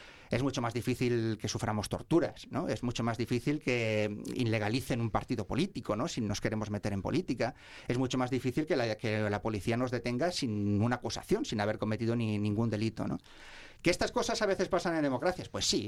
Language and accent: Spanish; Spain; como español, pues tengo la tranquilidad